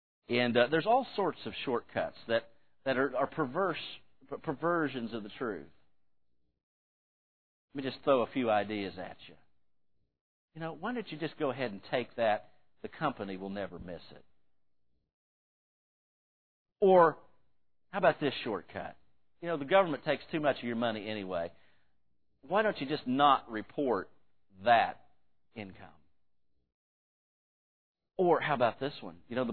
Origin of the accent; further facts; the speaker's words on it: West Virginia, United States; Now, I grew up in West Virginia, where we believed in taking care of yourself.